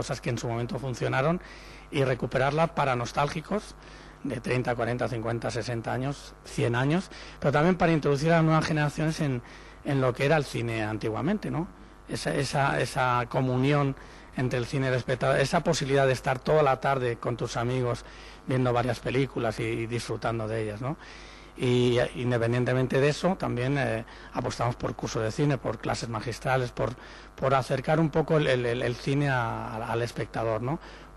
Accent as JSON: {"language": "Spanish", "town": "Sitges", "region": "Catalonia", "country": "Spain", "tie": "born or raised there", "lives_now": "Madrid, Spain", "said": "yo soy de Sitges, nací en Sitges, y he vivido y he disfrutado del Festival de Sitges, y en cierto modo he intentado traerme un trocito de Sitges a Madrid"}